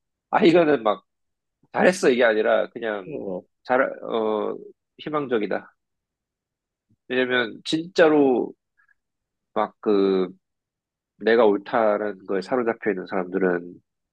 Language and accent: Korean; South Korea; 내가 뭐 한국 학교를 다니고 한국 사회에서 자랐으니까